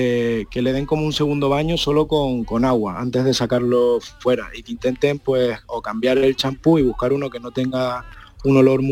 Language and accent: Spanish; Canary Islands, Spain; Pues como todos los años, como buen canario, me vengo a los carnavales.